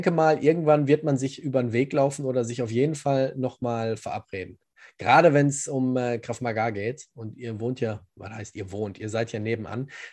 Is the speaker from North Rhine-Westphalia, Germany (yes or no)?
yes; Gelsenkirchen, North Rhine-Westphalia, Germany; ich komme aus Gelsenkirchen, das ist jetzt nicht eine Stadt, die wunderschön ist.